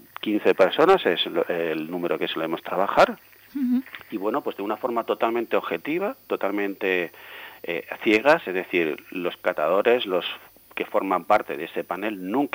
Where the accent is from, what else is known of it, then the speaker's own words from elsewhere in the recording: Xixona, Valencian Community, Spain; como buen gijonenco, pues evidentemente teníamos que empezar trabajando con el turrón, ¿no? Ya que soy de allí, de Gijona